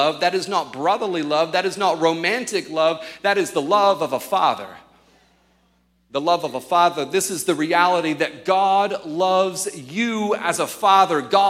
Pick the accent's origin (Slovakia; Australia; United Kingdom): Australia; I grew up in Australia, but I was living overseas at the time